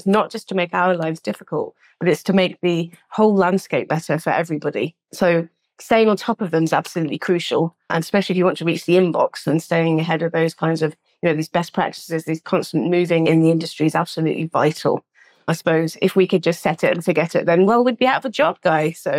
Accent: United Kingdom; which as a Brit abroad, really enjoyed.

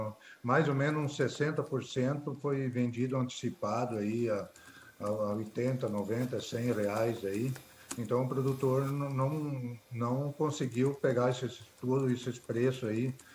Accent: Santarém, Pará, Brazil; E agora nós temos a nossa região aqui, que é eu sou de Santarém

